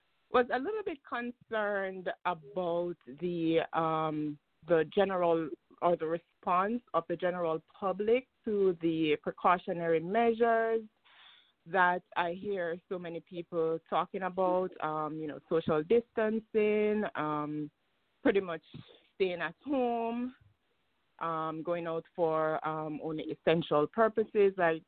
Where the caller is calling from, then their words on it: New York, United States; Can you hear me? Yes, I'm calling from New York.